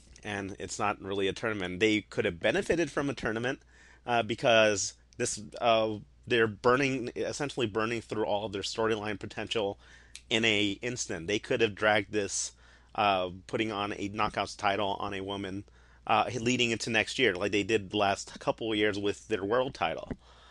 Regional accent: California, United States; I grew up in SoCal and took Spanish classes

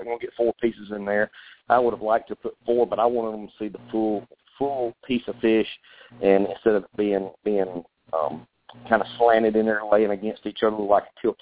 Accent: Georgia, United States; they make you say salmon because I'm from Georgia, so it's salmon.

